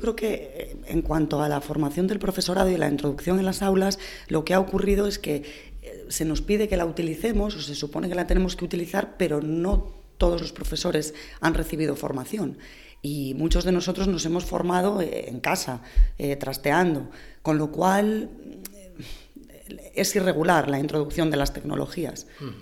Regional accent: Spain; los profesores y profesoras de inglés somos españoles.

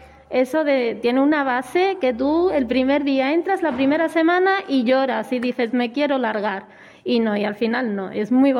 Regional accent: Ceuta, Spain; De Ceuta.

